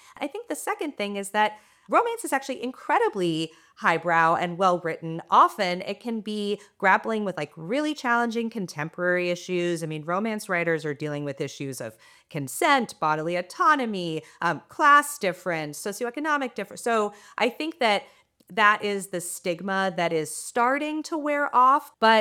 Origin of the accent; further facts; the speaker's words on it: Keene, New Hampshire, United States; I grew up in Keene, New Hampshire, which is a small town kind of right on the border by Vermont.